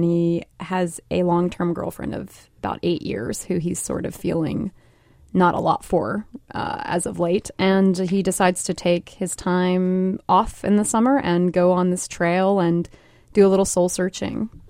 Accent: Kentucky, United States; I was born and raised in Greenup County, Kentucky, which is the next county from Boyd, which is where Ashland is.

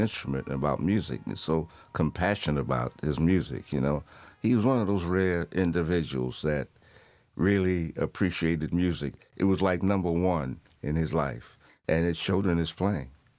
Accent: New York, United States; I'm from New York, and I've heard a lot of musicians.

